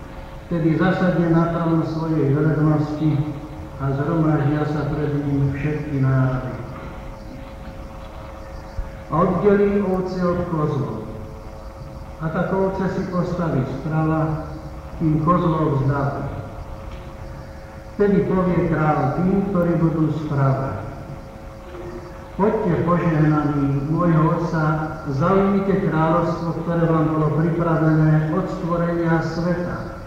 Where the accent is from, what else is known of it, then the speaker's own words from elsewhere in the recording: Záhorie, Slovakia; ja som zo Záhoria